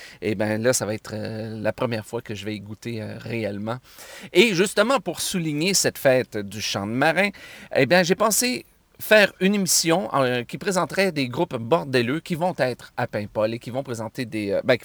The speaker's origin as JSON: {"language": "French", "region": "Quebec", "country": "Canada", "said": "je suis Québécois"}